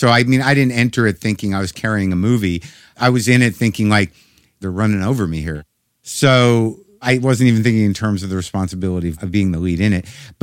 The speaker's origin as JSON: {"language": "English", "region": "New Mexico", "country": "United States", "said": "There are elements of I took from my life that I was from New Mexico."}